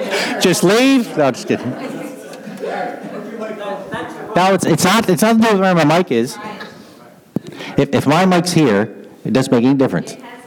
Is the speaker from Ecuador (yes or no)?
no; Murray Harbour, Prince Edward Island, Canada; I grew up in Murray Harbor, there was a restaurant there